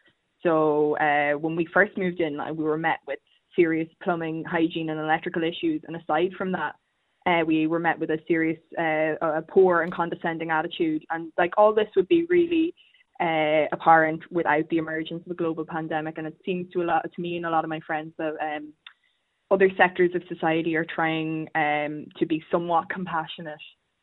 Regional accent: Donegal, Ulster, Ireland; I'm from Donegal, so there was no way that I would be able to have commuted if we were on campus.

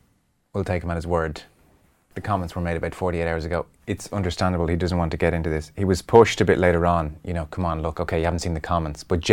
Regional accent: Ireland; We probably traditionally, as Irish people, haven't thought of it as racism in those terms, I think.

